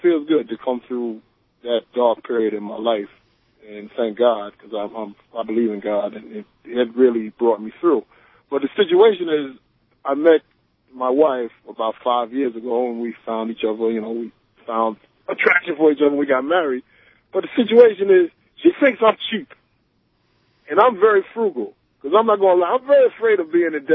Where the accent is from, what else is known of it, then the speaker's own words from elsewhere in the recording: Queens, New York, United States; I'm from Queens.